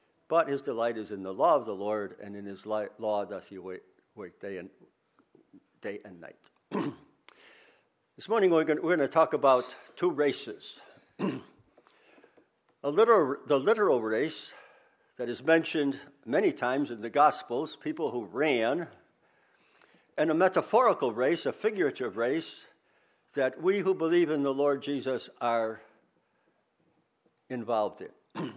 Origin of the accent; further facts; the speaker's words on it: Buffalo, New York, United States; born there; I was born in Buffalo the first time.